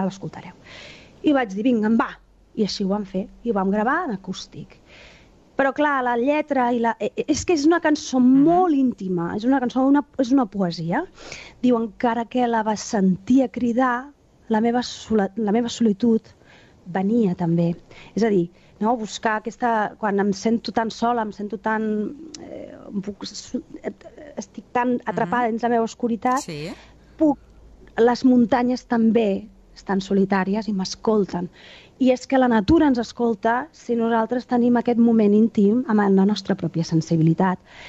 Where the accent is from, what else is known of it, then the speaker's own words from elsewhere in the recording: Sabadell, Catalonia, Spain; jo torno a Sabadell, ara no, perquè hem estat confinats, però bueno, jo sóc de Sabadell.